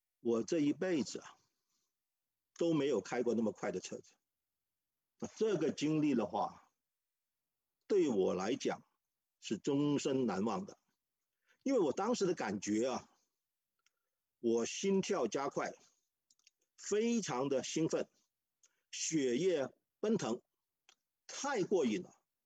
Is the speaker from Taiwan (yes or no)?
no; Hong Kong; 第一个呢就是我是在香港长大。那我在香港的时候是个穷光蛋。